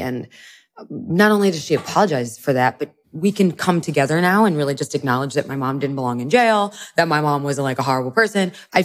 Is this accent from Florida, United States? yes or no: yes; Florida, United States; I grew up in all kinds of places, but I grew up mostly in Florida. I moved around a lot.